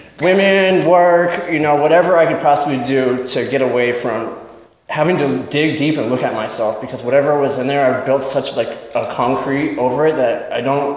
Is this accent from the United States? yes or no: yes; Templeton, United States; I was born and raised in Templeton. I come from a good family.